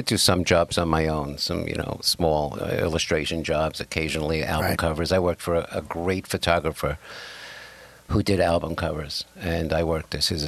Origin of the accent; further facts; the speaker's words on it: Westbury, New York, United States; also born or lived in Manhattan; I grew up on 36 in Lexington. So when I was a little kid, I grew up in Westbury.